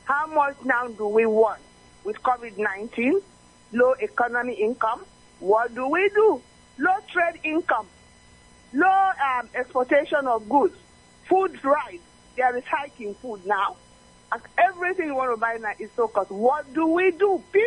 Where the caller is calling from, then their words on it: Nigeria; I'm calling you from Ila, the state.